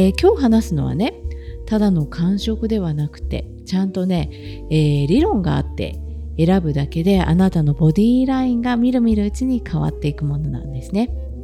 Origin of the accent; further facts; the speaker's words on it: Kansai, Japan; もともと関西人だからね、